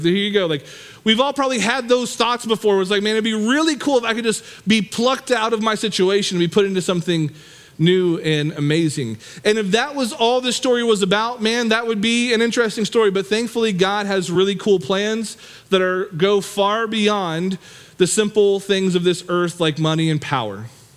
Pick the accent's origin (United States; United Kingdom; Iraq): United States; Knoxville, Tennessee; I grew up in Knoxville. I'm from here. I was born and raised here.